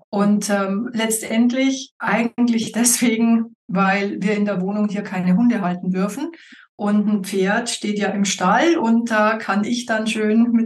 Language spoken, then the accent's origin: German; Munich, Bavaria, Germany; ich bin aus München hier.